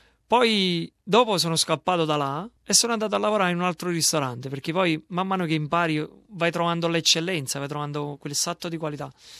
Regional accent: Naples, Campania, Italy; moved away as an adult; now in Australia; sono nato a Napoli, ho iniziato così per caso, un mio amico lavorava in un ristorante a Napoli

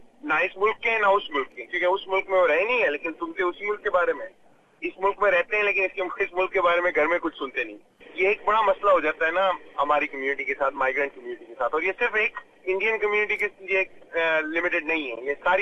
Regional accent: Ahmedabad, Gujarat, India; moved away as an adult; now in Australia; मैं इंडिया से हूँ और इंडिया में मैं गुजरात से हूँ, अहमदाबाद से। तो मेरा जो जन्म अहमदाबाद में हुआ था और मैं ऑस्ट्रेलिया में आया जब मैं 21 साल का था

